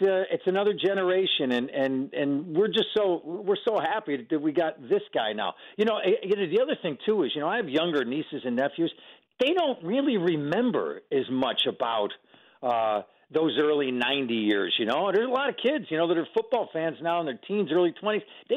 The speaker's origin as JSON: {"language": "English", "town": "Cheektowaga", "region": "New York", "country": "United States", "tie": "born or raised there", "said": "He's got a nice shop down on Worley and Cayuga and Chickawaga, my hometown."}